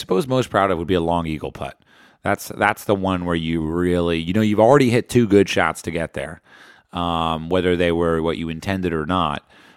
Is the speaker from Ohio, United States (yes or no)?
no; New Jersey, United States; I like my home state. I like to play in Madison, New Jersey.